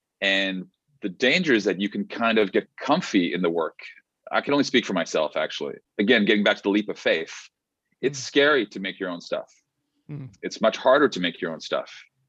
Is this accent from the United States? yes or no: no; South Africa; now in Vancouver, Canada; We've lived here since 1990. So it's a little while here. It's funny, you know, we always wanted to move to the States. We're from South Africa.